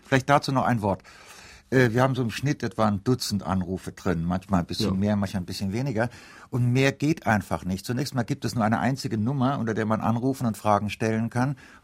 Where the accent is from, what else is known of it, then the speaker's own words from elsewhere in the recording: Saarland, Germany; Ich fühle mich als Saarländer von hier aus